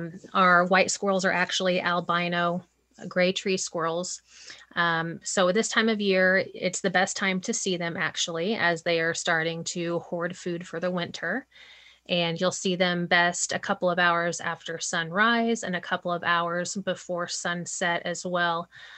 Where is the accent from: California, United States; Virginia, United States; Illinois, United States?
Illinois, United States; Olney; Well, I grew up in Olney, so this is nothing new to me at all.